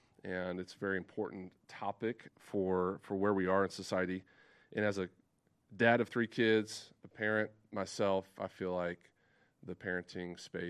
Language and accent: English; Amarillo, Texas, United States; So, Joni Smith and I, we grew up together in Amarillo.